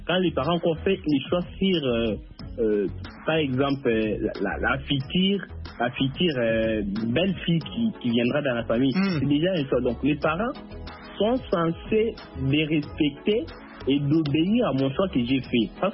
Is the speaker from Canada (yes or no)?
no; Kasaï, DR Congo; Comme par exemple, moi je suis du Kassai.